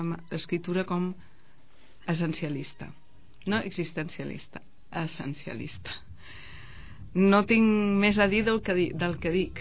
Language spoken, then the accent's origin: Catalan; Barcelona, Catalonia, Spain; moved away as an adult; jo vaig anar-me'n de Barcelona, que sempre sóc de Barcelona, jo sóc de ciutat